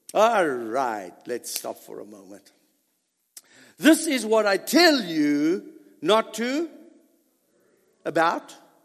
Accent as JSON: {"language": "English", "country": "South Africa", "said": "I call it a handbag. I'm still South African, man."}